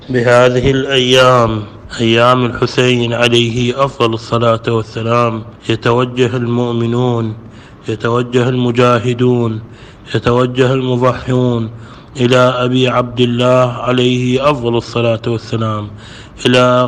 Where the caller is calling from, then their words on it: Karbala, Karbala Governorate, Iraq; وأنا أحييكم من كربلاء المقدسة